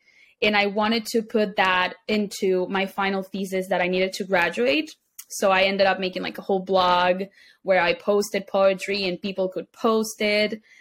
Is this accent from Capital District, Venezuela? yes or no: yes; Caracas, Capital District, Venezuela; English is a second language; I am from Venezuela. Most of us in the team are from Venezuela. I am from the capital, Caracas. I have lived there my whole life. I'm just now visiting in Miami